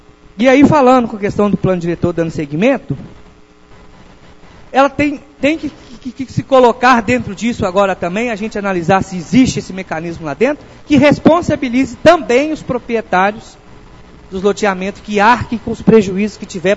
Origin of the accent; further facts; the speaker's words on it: Capanema, Brazil; Fui criado, nascido e criado aqui no Capanema